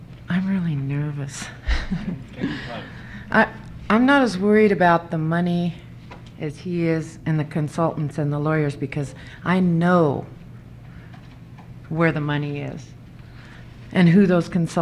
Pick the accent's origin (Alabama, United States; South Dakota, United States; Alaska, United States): Alaska, United States; Anchorage; born there; I am from the Chickaloon Village Group. I was born here in Anchorage.